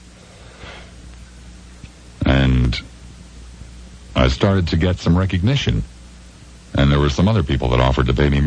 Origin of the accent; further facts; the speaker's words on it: Philadelphia, Pennsylvania, United States; born there; They forbid me to say that I was born in Philadelphia, that I had ever lived or worked any place other than Chicago.